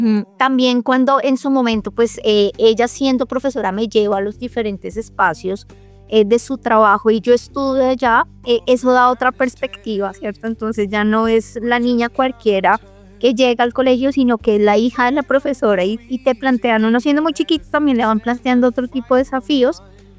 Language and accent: Spanish; Bogotá, Colombia; also born or lived in Boyacá; mis abuelos maternos, que eran de Boyacá. Y básicamente crecí entre Boyacá y Bogotá